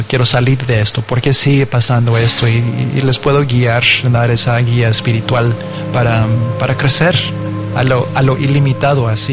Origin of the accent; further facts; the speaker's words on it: Mexico; Yo soy mexicano, mis dos papás son mexicanos, mi mamá nació en Aguascalientes y pues yo llegué aquí también para ser parte de la cultura y conocerlo y vivirlo.